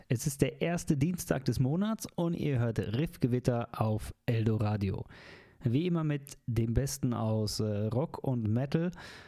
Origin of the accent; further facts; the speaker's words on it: Poland; aus meinem Heimatland Polen